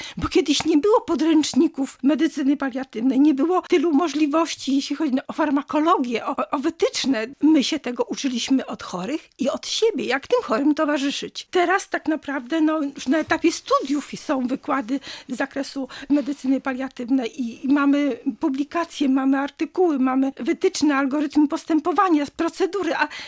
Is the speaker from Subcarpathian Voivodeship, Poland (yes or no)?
no; Lublin Voivodeship, Poland; Ja pochodzę właśnie z bardzo religijnej rodziny. Pochodzę ze wsi, z takiej małej miejscowości. Pochodzę z Lubelszczyzny.